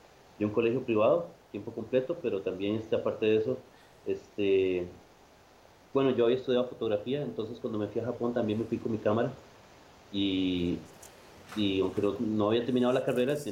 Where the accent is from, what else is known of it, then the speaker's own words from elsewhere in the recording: Costa Rica; también deberíamos nosotros ser orgullosos de compartirlas, de ir a otros lados y distribuir y decir, soy tico.